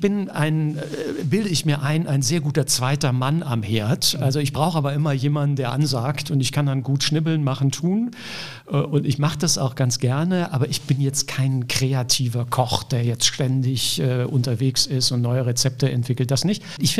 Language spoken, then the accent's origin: German; Hamm, North Rhine-Westphalia, Germany; now in Cologne, Germany; Ich bin gebürtiger Westfale. Ich komme aus Hamm, in der Nähe von Dortmund, Ruhrgebiet. Bin aber schon vor, ich weiß gar nicht mehr wie vielen Jahren, also ich glaube ungefähr vor 20 Jahren, nee, muss noch länger gewesen sein, also vor 25 Jahren eigentlich nach Köln gekommen